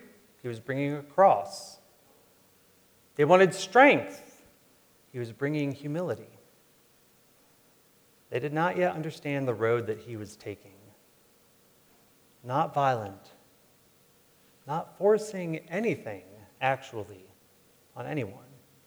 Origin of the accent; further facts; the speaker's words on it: New York, United States; I remember I grew up outside of New York City, so all the New York sports media.